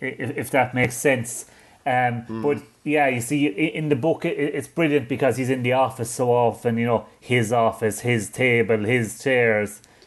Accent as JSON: {"language": "English", "country": "Ireland", "said": "And I'm not just saying that as an Irishman."}